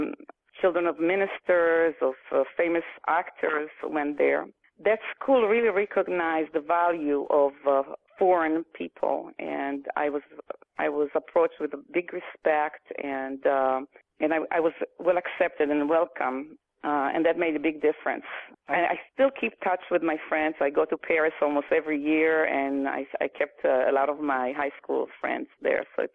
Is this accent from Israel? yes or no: yes; Israel; Well, I was born in Israel, and after Israel was born, and to parents who were among the pioneers, my father actually was born in Israel, third generation, so I'm a fourth generation Israeli.